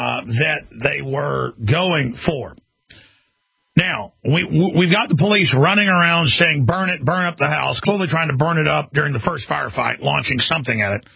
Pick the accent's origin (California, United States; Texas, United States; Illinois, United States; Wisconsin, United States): Texas, United States; Rockwall; I was exposing police dealing drugs where I grew up in Rockwall, Texas